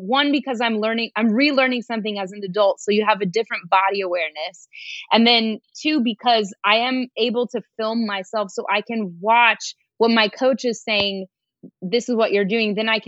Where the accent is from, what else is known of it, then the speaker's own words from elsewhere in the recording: Denver, Colorado, United States; Okay, so yes, I grew up ice skating. I'm from Denver, Colorado